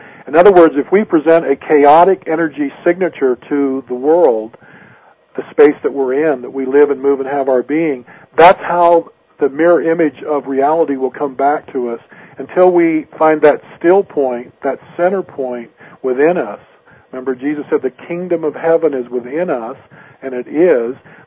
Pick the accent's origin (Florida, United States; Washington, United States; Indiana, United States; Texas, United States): Washington, United States; also born or lived in Seattle; I was born in Seattle, Washington, and raised about 30 miles south of there at the base of Mount Rainier, Washington.